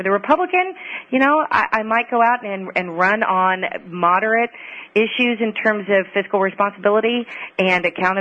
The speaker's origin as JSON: {"language": "English", "country": "United States", "said": "while as an American and as a Democrat, I wholeheartedly, frankly, support what the president said about the freedom of religion"}